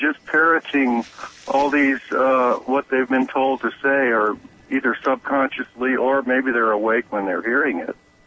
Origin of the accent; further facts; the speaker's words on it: United States; You know, I'm from the Lakota Nation.